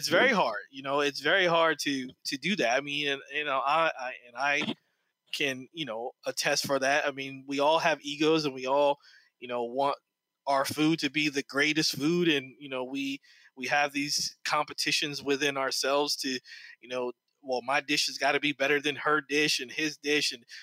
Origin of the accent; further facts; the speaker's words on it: New Jersey, United States; My grandmother, I grew up in New Jersey. She grew up in North Carolina.